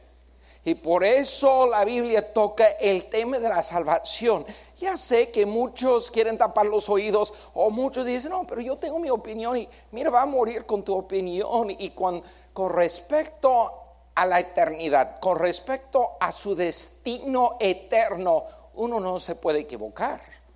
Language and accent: Spanish; Colorado, United States; fuimos a Colorado, llevé a mi familia al pueblito donde yo nací, donde yo crecí, y yo estaba diciendo, ahí viví en esa casa